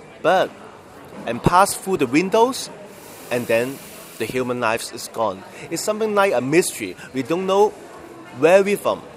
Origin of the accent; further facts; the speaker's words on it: Hong Kong; We come from Hong Kong.